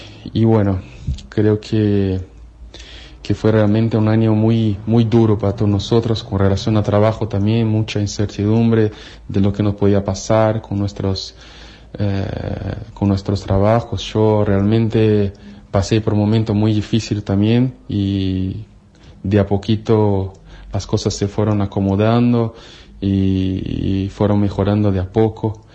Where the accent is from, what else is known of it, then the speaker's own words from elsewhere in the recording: São Paulo, Brazil; Spanish is a second language; soy natural de Brasil, específicamente São Paulo